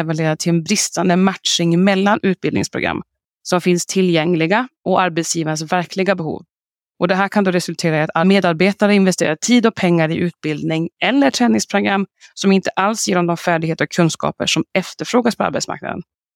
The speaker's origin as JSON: {"language": "Swedish", "country": "Sweden", "lives_now": "France", "said": "Jag kommer från Sverige men bor nere på franska rivieran. Men åker mellan Lyon och Paris när det behövs."}